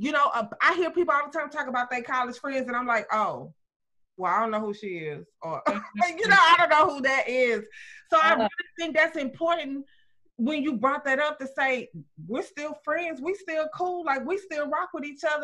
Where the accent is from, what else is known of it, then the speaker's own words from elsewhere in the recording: Alexandria, Louisiana, United States; And so I'm from Alexandria, Louisiana. So okay. I went back home